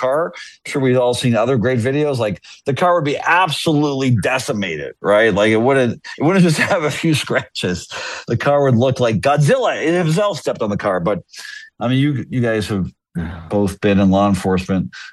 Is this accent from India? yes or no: no; Canada; one of the seminal moments of my sporting life as a Canadian was Ben Johnson winning the gold medal over Carl Lewis